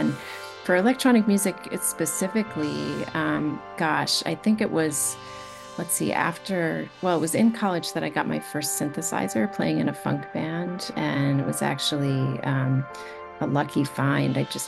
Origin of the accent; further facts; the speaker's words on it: Rensselaer, New York, United States; I'm actually originally from Rensselaer, so it's just really moving for me to be coming back home to present these programs.